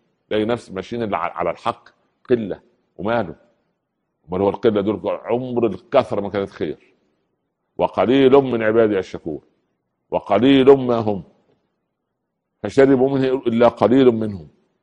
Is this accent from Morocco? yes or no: no; Upper Egypt, Egypt; يعني مثل عمي عندنا في الصعيد يقولوا ايه